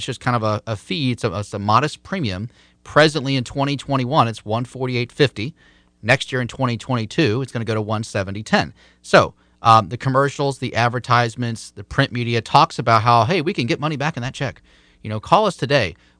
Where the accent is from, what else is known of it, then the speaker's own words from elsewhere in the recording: Florida, United States; a large chunk of my business is here in my home state of Florida.